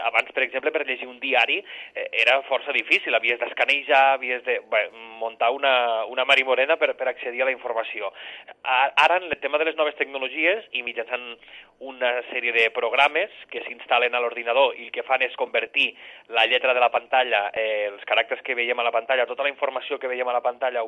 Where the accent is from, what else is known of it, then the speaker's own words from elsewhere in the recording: Alcanar, Catalonia, Spain; Jo sóc natural d'Alcanar i sempre fins als 18 anys vaig viure al poble, no?